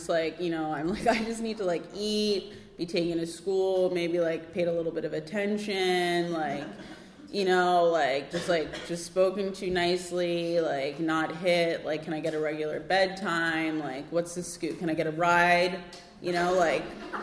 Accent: Florida, United States; I'm first generation Jamaican American, and I grew up in South Florida

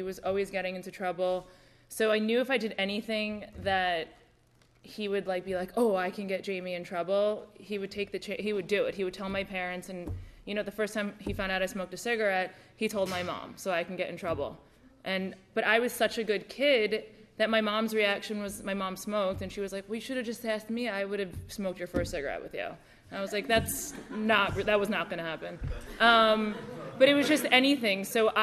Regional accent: New York, United States; I grew up in Westchester, in a really nice town.

